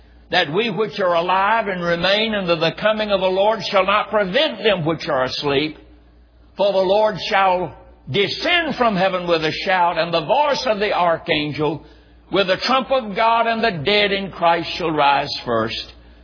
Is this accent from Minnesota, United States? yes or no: no; North Carolina, United States; I was raised in North Carolina, and we met at Mars Hill, North Carolina, in the college there.